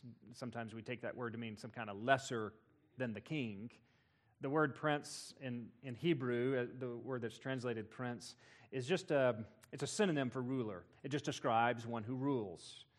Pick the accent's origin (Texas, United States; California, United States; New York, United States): Texas, United States; Noonday; born there; I was born in Noonday, Texas.